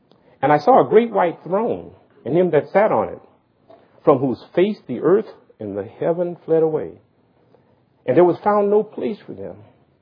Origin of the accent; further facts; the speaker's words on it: Louisiana, United States; I'm from the South, Louisiana.